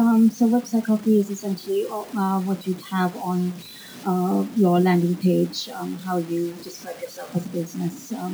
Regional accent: Sri Lanka; moved away as an adult; I'm from Sri Lanka, originally from Sri Lanka, and I came over here to study. I came over here to study architecture.

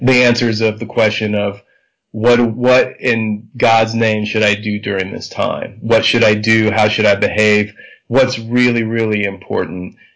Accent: Texas, United States; ever since I was a little kid, even growing up in Texas, which made no sense whatsoever.

